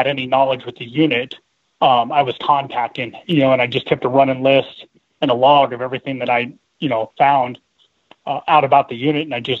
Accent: Colorado, United States; So I'm actually originally from Colorado

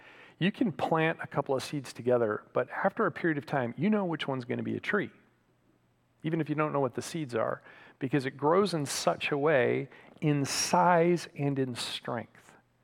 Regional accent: Michigan, United States; Now, where I grew up in Michigan, we had a lot of oak trees and they grew very, very slowly.

